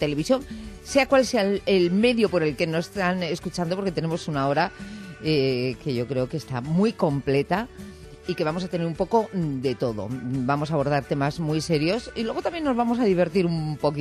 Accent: Spain; born there; los que somos españoles, porque hemos nacido aquí

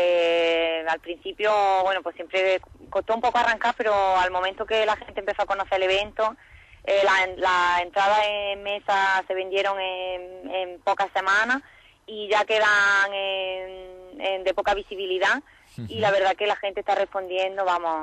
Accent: Cambil, Andalusia, Spain; now in Jaén, Spain; nosotros vivimos en Jaén y ellas viajaban aquí en vacaciones y a mi pueblo, a Cambil

